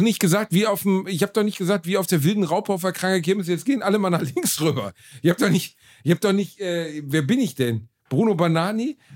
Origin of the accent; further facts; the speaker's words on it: Germany; Ich bin Deutscher.